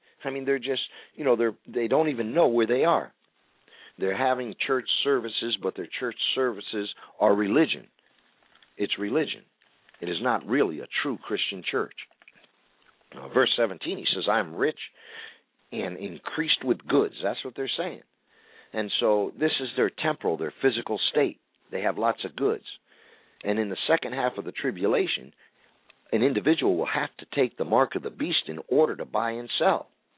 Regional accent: New England, United States; now in Imperial Beach, United States; Where I grew up in New England. And, you know, we're broadcasting right now from Imperial Beach, California. But I grew up in New England

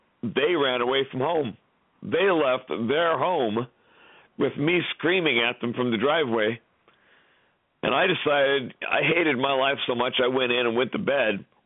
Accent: Seattle, Washington, United States; And in my neighborhood, I grew up in South Seattle, and back in my neighborhood, a little Catholic community, there was a revival that took place back in 1982.

